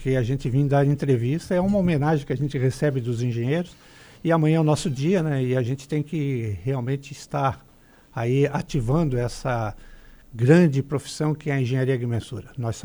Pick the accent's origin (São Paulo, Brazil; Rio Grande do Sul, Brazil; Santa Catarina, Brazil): Santa Catarina, Brazil; Lauro Müller; also born or lived in Orleans; Eu sou natural de Lauro Miller, né? Então, eu nasci em Orleans, né? Tu vê, meu nascimento foi em Orleans, eu morava em Lauro Miller, e a minha família é do Palermo, né? E tutti bonagente aqui, né? Tutti italiani.